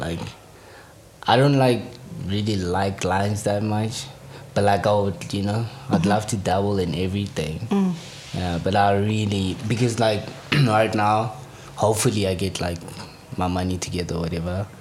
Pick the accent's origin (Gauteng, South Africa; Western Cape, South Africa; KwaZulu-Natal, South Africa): Gauteng, South Africa; Kagiso; I'm from Kagiso, which is in the west rand of Joburg, I think. Yeah, that's where I'm from. Mm-hmm. I was born there. Yeah, and then I've been around a bit, but mainly I grew up there.